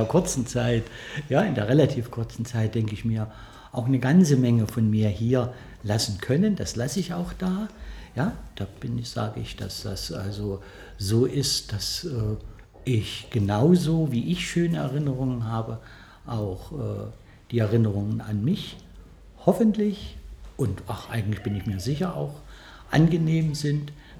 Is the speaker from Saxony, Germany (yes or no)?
no; Jena, Thuringia, Germany; ich komme aus Thüringen, direkt aus Jena. Und dort bin ich auch geboren, habe dort auch die Schule besucht, habe dort studiert